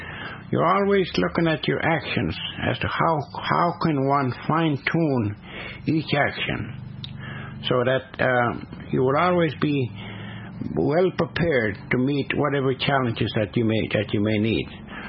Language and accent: English; Mi'kma'ki, Canada; I am from Mi'kma'ki. And I do reside in the community college Kisoni. And I am from the Moose Clan.